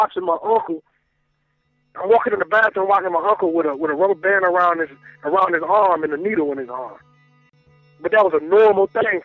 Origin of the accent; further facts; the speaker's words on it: Pontiac, Michigan, United States; Pontiac was a rough life, man. Like I said, man, my mother was she was on heroin, and you know, I had my brother and my older sister, and and, you know, in Michigan